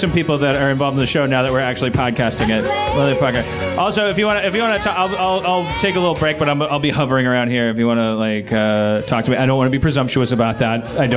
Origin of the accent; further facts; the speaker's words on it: Wisconsin, United States; I'm from Wisconsin.